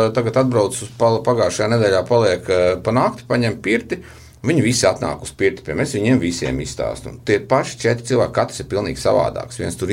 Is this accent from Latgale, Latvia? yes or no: yes; Latgale, Latvia; es pats no Latgales.